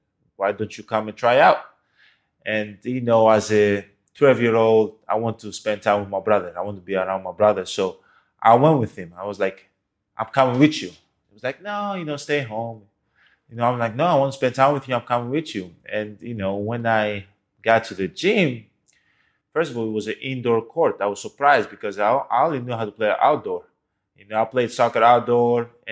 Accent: Greece; but I was born and raised in Greece. So my parents came from Nigeria to Greece

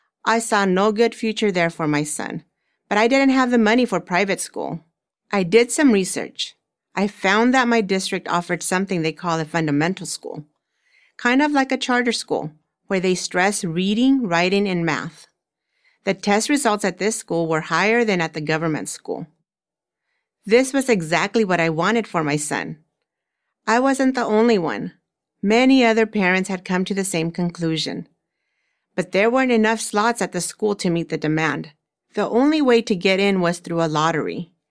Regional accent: El Salvador; In the town where I grew up in El Salvador, we had one school.

